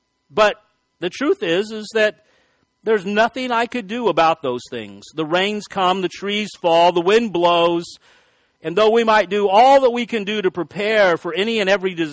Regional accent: Texas, United States; I'm from West Texas. We have driving winds.

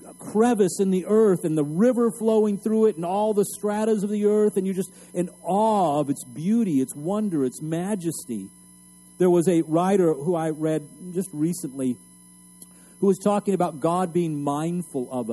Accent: El Paso, Texas, United States; I grew up in El Paso, Texas, and one of the things we always talk about is the purple mountain majesties.

